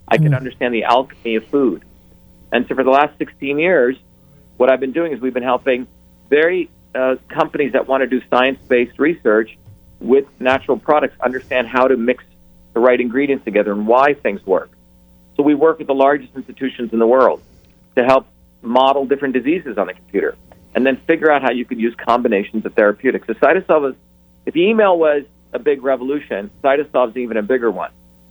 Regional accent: India; I grew up in India as a young kid in the caste system. We were considered low caste, untouchable.

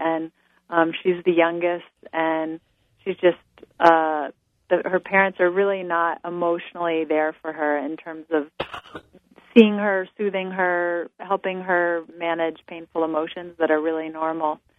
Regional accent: Ithaca, New York, United States; I'll tell you I'm talking to you from my hometown, Ithaca, New York.

